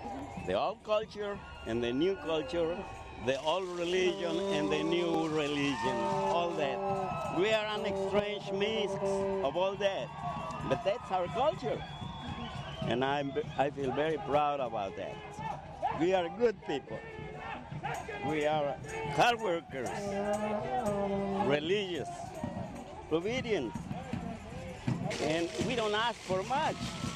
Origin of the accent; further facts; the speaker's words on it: Mexico; English is a second language; now in United States; I'm from Mexico. But I'm a resident of this country for the last 40 years. I came to this country in 1964. And believe it or not, I'm not a citizen yet